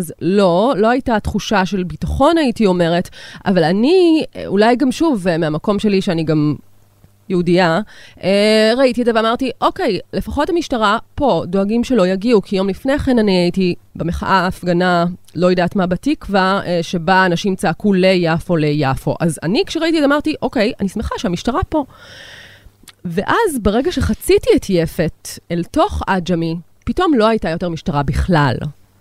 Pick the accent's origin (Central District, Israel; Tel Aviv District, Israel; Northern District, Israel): Tel Aviv District, Israel; Tel Aviv-Yafo; אני גדלתי באג'מי, אני היום גרה ביפו, אבל באזור סדרות ירושלים